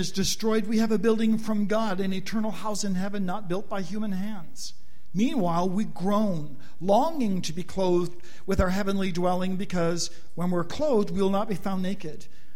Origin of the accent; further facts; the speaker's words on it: Canada; You know, it's like you're not from here, and I'm not from here either. I'm Canadian